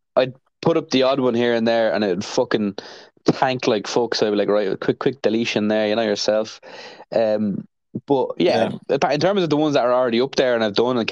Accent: Ireland; it's my opinion less because I'm Irish.

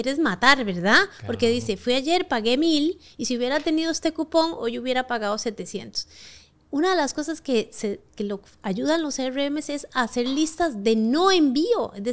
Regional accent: Costa Rica; yo soy de oriunda de Costa Rica. No soy de aquí.

